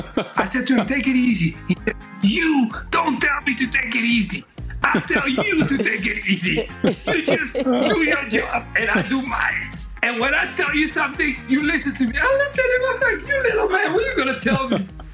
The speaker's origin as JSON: {"language": "English", "town": "Amsterdam", "region": "North Holland", "country": "Netherlands", "second_language": "English", "moved": "yes", "said": "Like me, when I came from Amsterdam, I thought, I'm just coming to London, just a different city."}